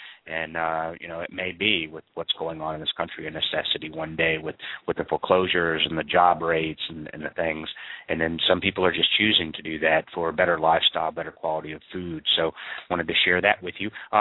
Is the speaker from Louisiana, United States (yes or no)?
no; Sacramento, California, United States; I grew up in Del Paso Heights, a mixed-race inner city of Sacramento, California